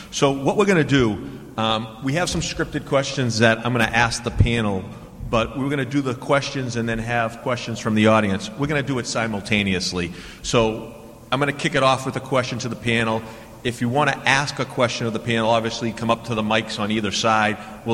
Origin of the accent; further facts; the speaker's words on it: Somerville, Massachusetts, United States; I grew up in Somerville, which is equivalent to South Boston and very similar experience.